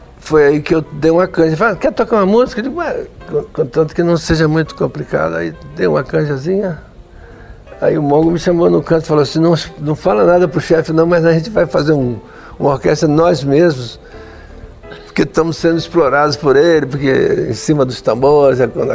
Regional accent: Brazil; eu queria arrumar um emprego aqui, tocar piano, sou brasileiro.

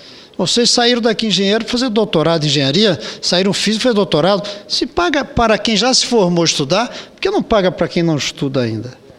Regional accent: Brasília, Federal District, Brazil; sinto orgulho como brasiliense

